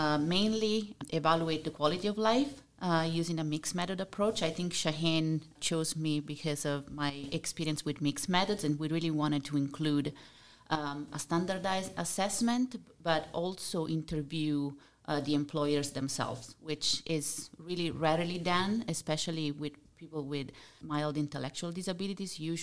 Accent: Italy; English is a second language; moved away as an adult; now in Canada; I'm from Italy, if anyone is was wondering. That's why they are, the role in ours. And I moved to Canada in 2013

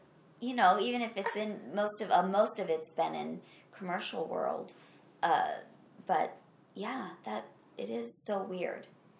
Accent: Midwest, United States; accent: Midwestern; My Midwestern accent just came out.

